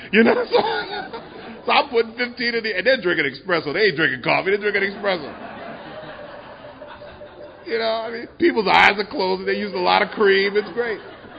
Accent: New York, United States; Now, I'm from New York.

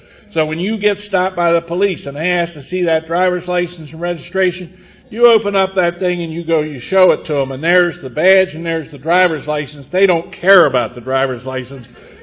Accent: Hagerstown, Maryland, United States; I was born and raised in Hagerstown. My wife and I moved back to Hagerstown.

